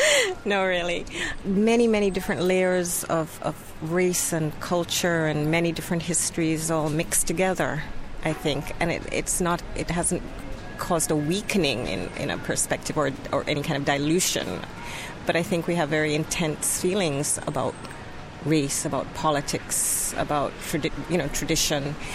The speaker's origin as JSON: {"language": "English", "country": "Jamaica", "said": "for me as a Jamaican, it seems so naive."}